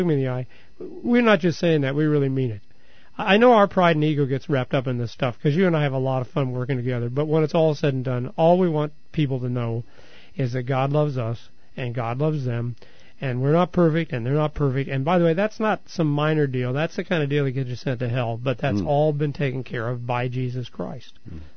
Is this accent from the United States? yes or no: yes; Independence, Missouri, United States; born there; I was born in Independence, Missouri. How could I be anything but a Democrat? Truman's hometown.